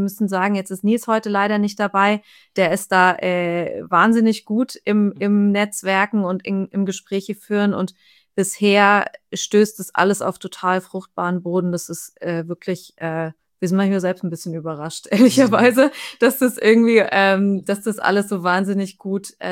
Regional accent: Frankfurt, Hesse, Germany; der Ruf eilt uns ein bisschen voraus als Frankfurter

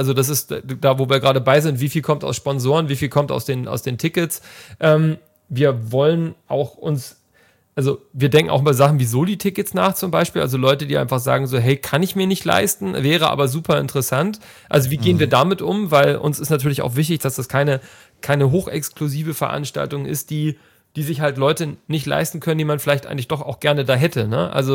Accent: Hamburg, Germany; now in Leipzig, Germany; ich bin als Hamburger und als Wahl-Leipziger, gebürtiger Hamburger und Wahl-Leipziger

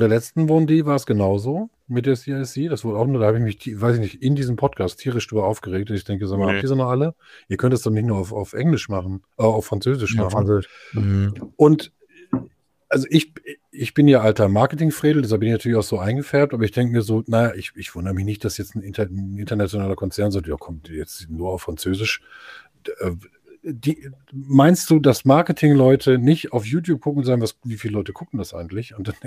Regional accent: Germany

